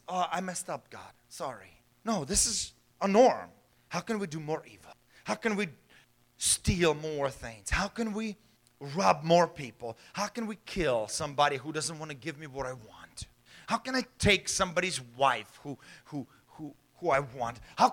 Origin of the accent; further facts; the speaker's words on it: Ukraine; There's war in Ukraine right now, my home country, where I was born.